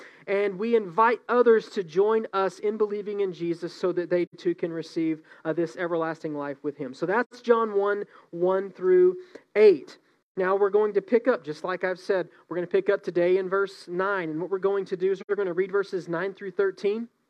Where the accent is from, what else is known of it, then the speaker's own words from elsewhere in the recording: Odesa, Odesa Oblast, Ukraine; I'm from Odessa and they don't teach us to, you know, create distinctions between our words.